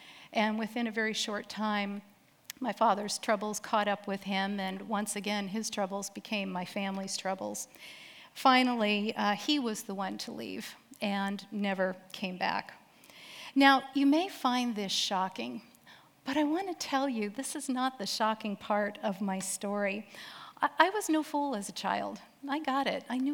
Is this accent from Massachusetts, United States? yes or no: yes; Massachusetts, United States; I was raised in Massachusetts on a piece of property that had been in my father's family for 200 years.